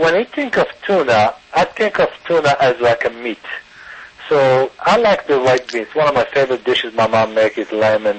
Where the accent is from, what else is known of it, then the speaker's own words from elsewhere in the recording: United States; I mean, I grew up in the United States and I matured in the United States.